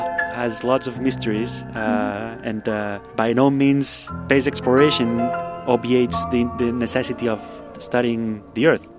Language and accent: English; Spain; English is a second language; moved away as an adult; also born or lived in Germany; now in California, United States; I'm from Spain, yeah. I was born and I grew up in Spain. And then a few years after college, I moved to Germany to continue studying. Mm-hmm. And about 8 years ago, I came to California to continue my research. And I decided to stay here.